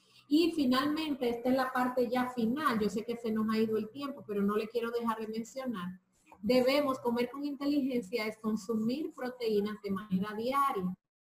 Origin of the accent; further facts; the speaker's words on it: Dominican Republic; el arroz es el carbohidrato fundamental de nosotros como dominicanos.